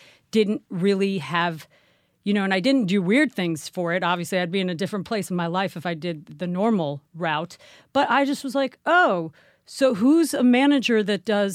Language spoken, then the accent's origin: English; Manhattan, New York, United States; In Manhattan.